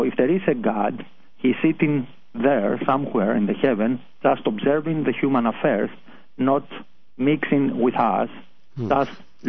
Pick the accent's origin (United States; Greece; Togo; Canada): Greece; accent: Greek; my accent is actually Greek.